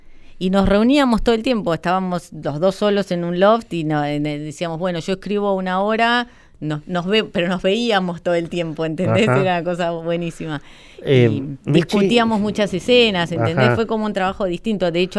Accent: Argentina; era como el argentino que había ido a esa escuela.

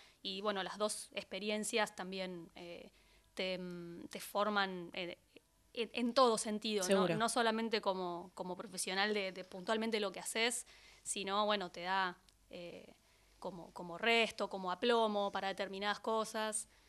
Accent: Buenos Aires, Argentina; Yo soy de acá.

